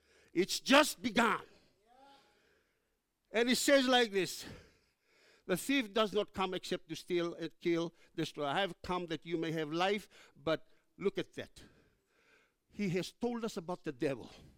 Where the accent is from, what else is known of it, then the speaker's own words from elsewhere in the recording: Fiji; Because I come from Fiji. I come from Fiji. We come from a place where the devil is real.